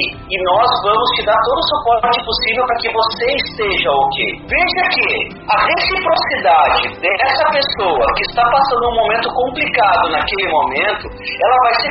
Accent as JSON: {"language": "Portuguese", "country": "Brazil", "said": "como eu vim do Brasil, né, o Brasil ele tem um tamanho continental"}